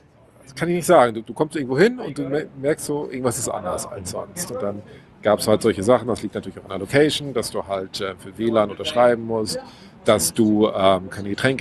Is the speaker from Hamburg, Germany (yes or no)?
yes; Hamburg, Germany; Das erste Mal 2008 auf dem Hannoveraner Barcamp gewesen, als Hamburger.